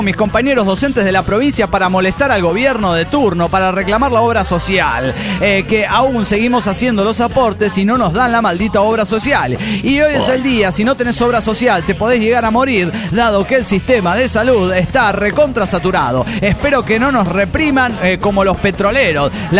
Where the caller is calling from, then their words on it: Tórnola, Jalisco, Mexico; de Tórnola, Jalisco, México.